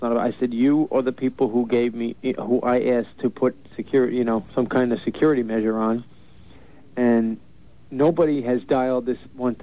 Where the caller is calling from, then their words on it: New York, United States; Yeah, Long Island, Suffolk County.